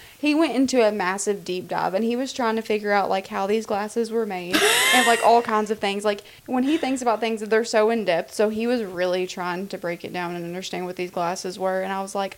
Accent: Kentucky, United States; I mean I'm from Kentucky and then that's Colorado, that's all the way on the other side.

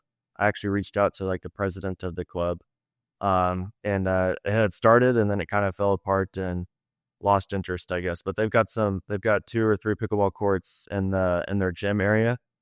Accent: Ashland, Missouri, United States; This is in a small town called Ashland, Missouri. It's about 15 miles south of Columbia

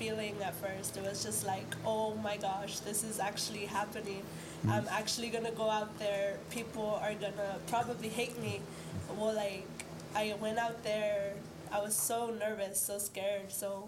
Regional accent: Weslaco, Texas, United States; Well, I'm from Weslaco, Texas.

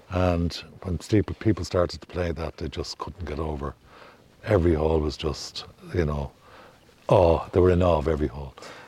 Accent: Dublin, Leinster, Ireland; moved away as an adult; now in Belmullet, Ireland; I came in 1999 from Dublin.

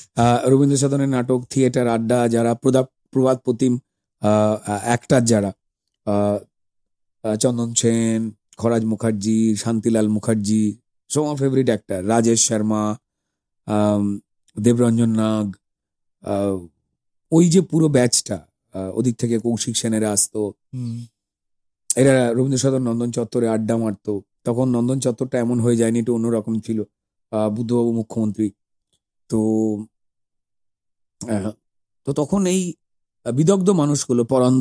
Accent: Jagachha, West Bengal, India; Howrah Santragachi junction স্টেশনের কাছে আমার বাড়ি জগাছা

